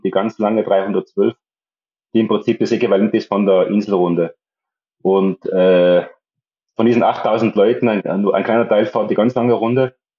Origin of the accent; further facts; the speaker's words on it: Tyrol, Austria; moved away as an adult; now in Spain; Und mein Vater ist dann nach Tirol gegangen, darum bin ich eigentlich in Tirol aufgewachsen und habe dann dort lange Zeit gelebt und bin jetzt ungefähr seit 15 Jahren beruflich in Mallorca stationär